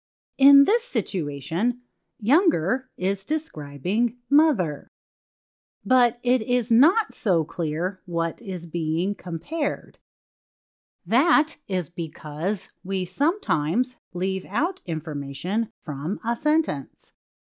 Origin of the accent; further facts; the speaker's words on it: China; English is a second language; I am from China.